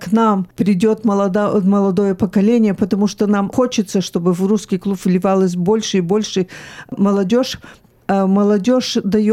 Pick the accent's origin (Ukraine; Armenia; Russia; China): China; Нет, я родилась в Китае. К сожалению, я могу сказать, что Китай все равно для меня остается родиной, потому что это место, где я провела свои беззаботные лучшие года.